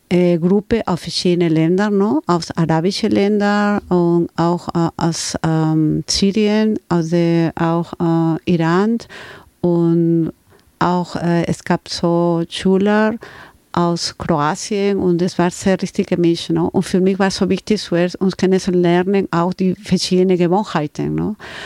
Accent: Chiclayo, Lambayeque, Peru; German is a second language; now in Germany; Ich bin schon Peruanerin, ne? Peru liegt in Südamerika, ne? Aber ich komme von der Nord von Peru, von Chiclayo. Und Chiclayo liegt ein bisschen mehr, so ungefähr 15 Minuten vom Meer.

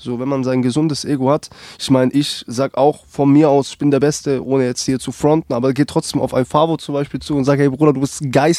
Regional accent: Stuttgart, Baden-Württemberg, Germany; bin ich dann halt der das Ganze halt so als Stuttgarter supportet

